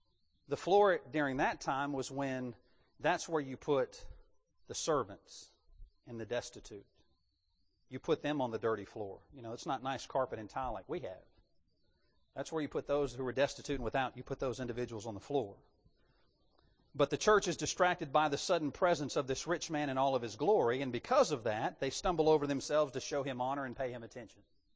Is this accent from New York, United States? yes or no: no; Louisiana, United States; I come from the Deep South in Louisiana. I didn't even hear those things down there. I was raised in the military of different cultures and backgrounds